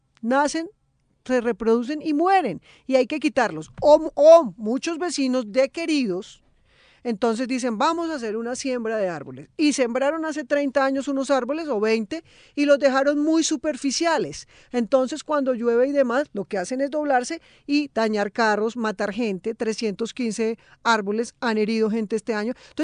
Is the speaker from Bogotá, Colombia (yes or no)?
yes; Bogotá, Colombia; Es un tema que a mí me da vergüenza como bogotana, porque yo sí amo Bogotá.